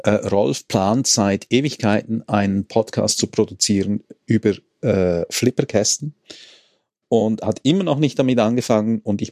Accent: Switzerland; Wir sind Schweizer, so.

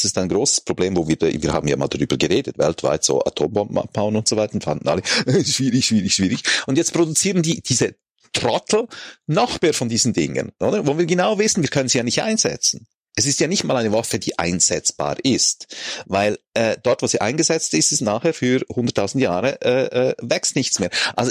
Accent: Switzerland; Und wir als Schweizer können ja nicht unbedingt sagen, nein, das ist unmöglich, wir sind ja nicht mal drin.

